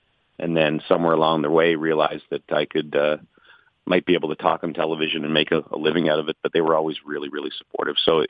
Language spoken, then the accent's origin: English; Ottawa, Ontario, Canada; also born or lived in British Columbia; now in Toronto, Canada; I grew up mostly in Ottawa and BC